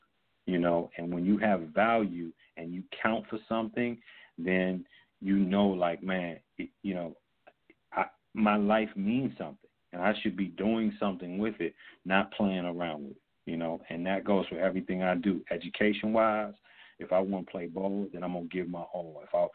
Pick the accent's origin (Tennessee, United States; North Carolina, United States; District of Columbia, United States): District of Columbia, United States; Washington; I'm from D.C. too, so I know that that's prevalent.